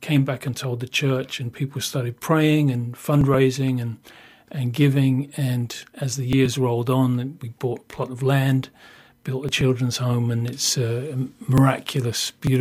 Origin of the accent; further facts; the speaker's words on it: South East England, United Kingdom; also born or lived in United States / Budapest, Hungary; I have a bit of an accent. I'm guilty of that. But I am English, born in Sussex, believe it or not